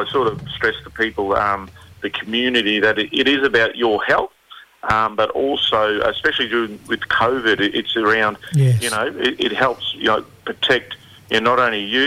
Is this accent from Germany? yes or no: no; Queensland, Australia; Got the bush and got the coast.